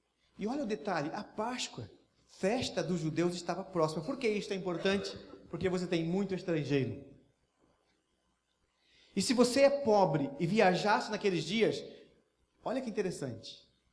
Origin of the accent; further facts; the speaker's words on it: Minas Gerais, Brazil; born there; Eu nasci em Minas Gerais.